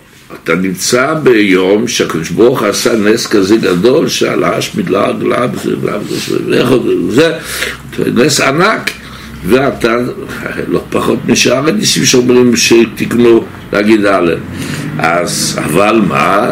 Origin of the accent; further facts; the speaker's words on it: Jaffa, Tel Aviv District, Israel; הילדות שלי הייתה אמנם ביפו, ואני זוכר את החיית המגילה ואת כל שאר דברים